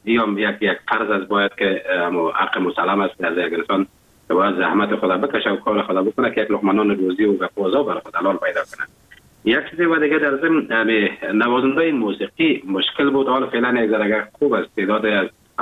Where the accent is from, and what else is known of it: Afghanistan; now in Germany